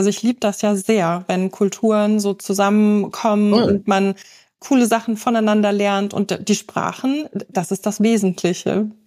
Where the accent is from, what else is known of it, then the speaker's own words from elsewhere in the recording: Bavaria, Germany; born there; in Franken, wo ich geboren bin.